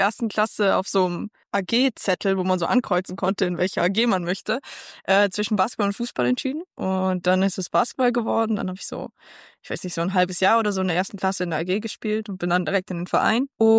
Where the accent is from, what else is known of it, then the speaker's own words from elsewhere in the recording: Bonn, North Rhine-Westphalia, Germany; ich komme ja aus Bonn und ich würde sagen, Bonn ist schon eine Basketballstadt